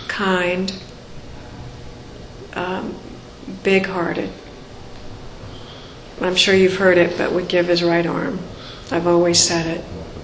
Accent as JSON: {"language": "English", "region": "Pacific Northwest", "country": "United States", "said": "I was 21. I was darn shy. I came from the Pacific Northwest."}